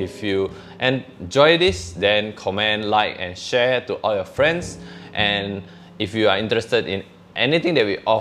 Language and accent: English; Indonesia; English is a second language; So I'm from Indonesia, so we start reaching out to influencers in Indonesia and join our community in Kingsmaker.